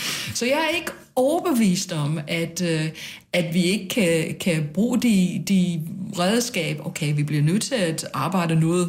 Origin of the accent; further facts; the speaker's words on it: United States; born there; Danish is a second language; selvom jeg er amerikaner og fødsel i hvert fald